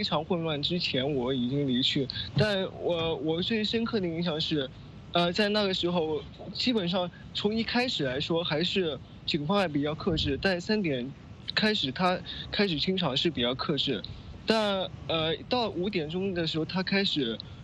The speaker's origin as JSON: {"language": "Chinese", "country": "Hong Kong", "tie": "born or raised there", "said": "我们作为香港的年轻人呢，我们生于此，长于此，对香港是有深厚的感情和对香港人的身份是有一种认同"}